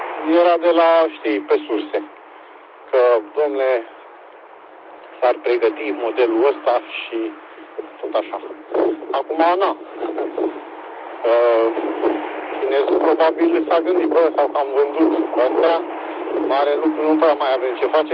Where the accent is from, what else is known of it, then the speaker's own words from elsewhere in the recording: Oltenia, Romania; Scuze că mai divaghez așa, na, ca român, nu știu, ca olteanu, să uită și să miră de tot ce vede pe aici.